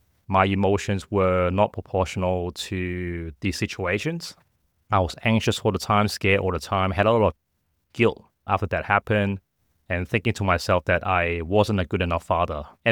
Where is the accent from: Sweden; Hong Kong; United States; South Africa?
Hong Kong; also born or lived in Australia; I was born and raised in Hong Kong and had an opportunity to study abroad. So I did spend about 10 years, like a decade, living in Australia.